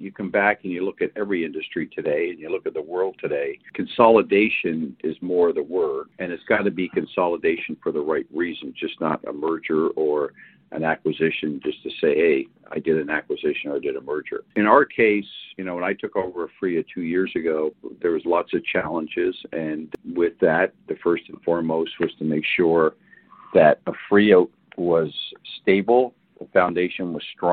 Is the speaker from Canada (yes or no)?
yes; Canada; Canada's a great country. I'm Canadian, grew up there.